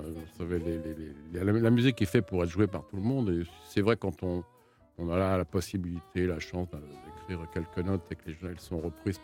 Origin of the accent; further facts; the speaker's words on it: Neuilly-sur-Seine, Île-de-France, France; born there; Bah écoutez, moi je suis né à Neuilly-sur-Seine.